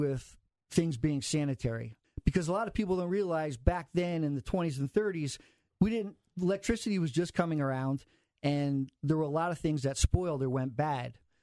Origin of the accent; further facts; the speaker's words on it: West Haven, Connecticut, United States; I grew up in West Haven. So West Haven, obviously, Mike's, Zupardi's, Vesuvio's, a lot of places that aren't even there anymore.